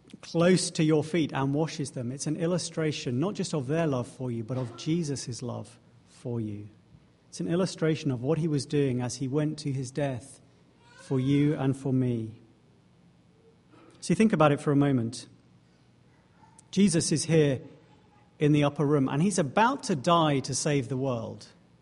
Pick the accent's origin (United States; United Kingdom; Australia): United Kingdom; England; It's just how I am. I'm English